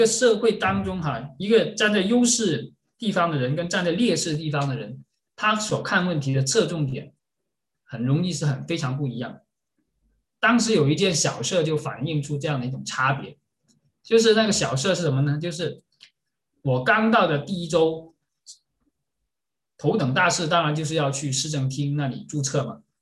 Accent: Guangzhou, Guangdong, China; 外地来我们广州，我是广州人啊

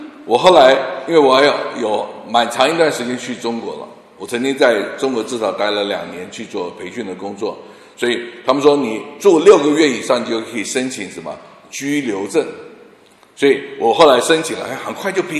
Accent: Taiwan; born there; 我是浙江人，可是我在台湾出生。

